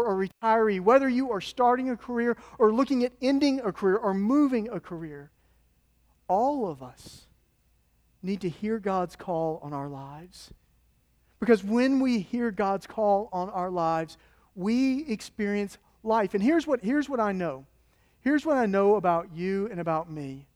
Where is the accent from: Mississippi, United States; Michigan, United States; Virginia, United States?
Mississippi, United States; I'm from Choctaw County, Mississippi. I speak with authority on the middle of nowhere.